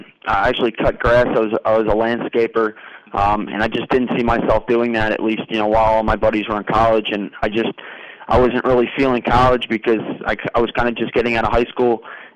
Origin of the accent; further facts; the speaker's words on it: Pennsylvania, United States; I'm from Bucks County, Pennsylvania. It's right outside of Philadelphia.